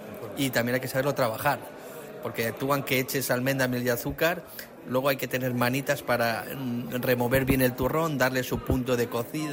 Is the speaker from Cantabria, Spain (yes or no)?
no; Jijona, Valencian Community, Spain; Somos la quinta generación, somos oriundos de Gijona